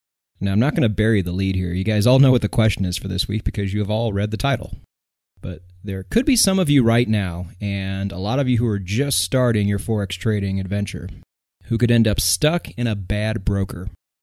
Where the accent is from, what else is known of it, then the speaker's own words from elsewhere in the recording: United States; I'm American. We have like 4 or 5 legitimate choices out here.